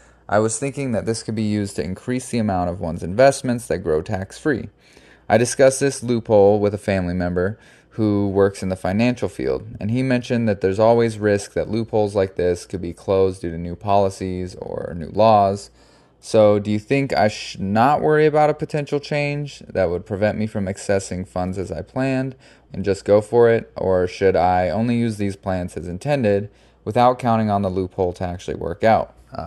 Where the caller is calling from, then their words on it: St. Petersburg, Florida, United States; I'm reaching out from St. Pete, Florida.